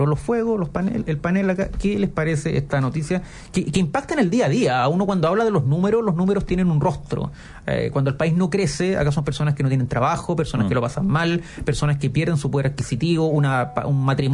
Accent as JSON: {"language": "Spanish", "country": "Chile", "said": "Bueno, otros que están sufriendo somos todos los chilenos"}